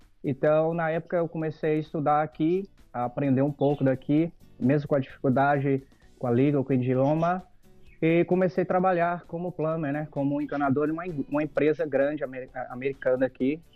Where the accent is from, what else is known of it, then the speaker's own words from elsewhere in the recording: Brazil; meus pais são nascidos no Brasil, meus avós são de Lisboa.